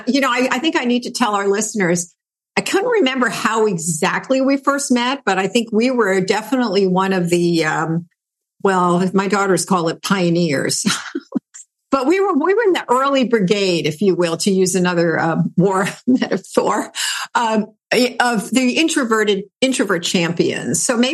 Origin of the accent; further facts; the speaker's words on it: New York, United States; But, you know, being a New Yorker myself, we're still friendly, right, though?